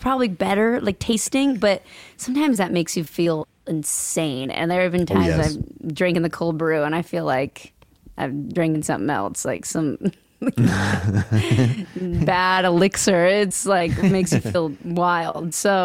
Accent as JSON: {"language": "English", "region": "Pacific Northwest", "country": "United States", "said": "I'm from the Pacific Northwest. It's like coffee is water."}